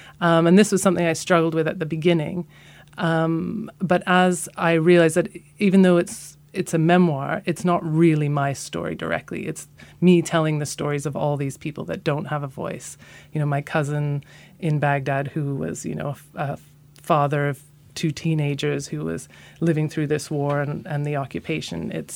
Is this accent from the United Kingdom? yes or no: yes; England, United Kingdom; also born or lived in Canada; I'm half Iraqi and half Canadian, or my mum's actually British. So I grew up in England and Canada in a double-cultured house.